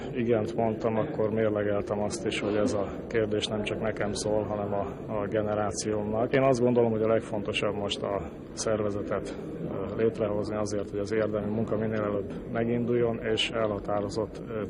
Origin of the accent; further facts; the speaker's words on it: Budapest, Hungary; Én budapesti vagyok, a munkám Budapesthez köt